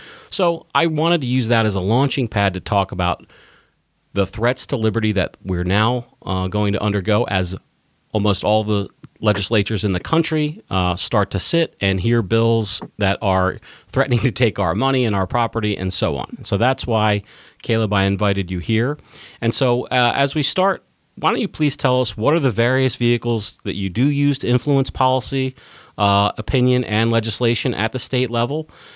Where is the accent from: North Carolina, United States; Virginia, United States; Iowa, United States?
Virginia, United States; in my home state of Virginia.